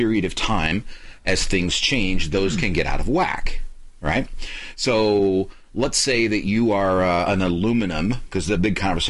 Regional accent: Anderson, Indiana, United States; my hometown of Anderson, Indiana

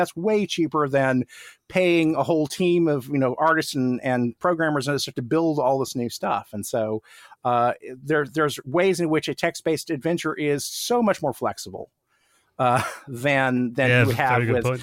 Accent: Oklahoma, United States; because I grew up in outside of Tulsa, Oklahoma, which is, you know, it's a middle-sized city in Oklahoma, but nothing like being in Los Angeles.

